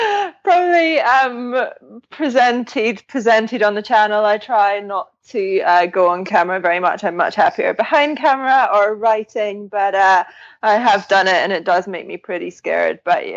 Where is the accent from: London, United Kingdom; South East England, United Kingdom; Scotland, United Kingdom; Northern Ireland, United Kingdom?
Scotland, United Kingdom; I'm Scottish.